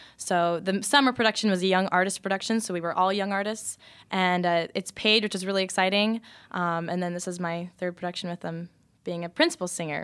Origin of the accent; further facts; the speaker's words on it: Johnston, Iowa, United States; Yeah, I'm originally from Johnston, Iowa.